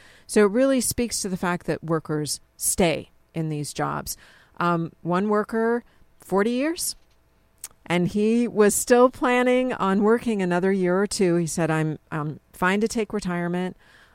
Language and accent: English; Colorado, United States; I'm from Colorado.